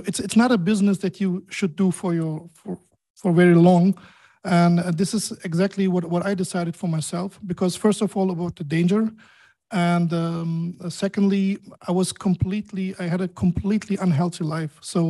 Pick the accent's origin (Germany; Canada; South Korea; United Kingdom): Germany; moved away as an adult; now in Dubai, United Arab Emirates; I was born and raised in Germany. So now I'm living since 10 years in Dubai. So I moved 10 years ago from Germany, from a small city to a big and very fast growing, I think the fastest growing city in the world.